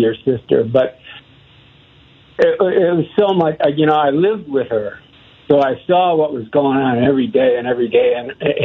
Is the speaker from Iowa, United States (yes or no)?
no; Illinois, United States; And I grew up in Illinois, and my dad was an avid Adlai Stevenson supporter.